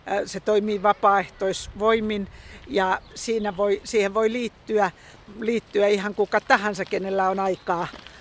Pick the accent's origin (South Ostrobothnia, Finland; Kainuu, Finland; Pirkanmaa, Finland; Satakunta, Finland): Pirkanmaa, Finland; Kuru; koska mä olen Kurusta kotoisin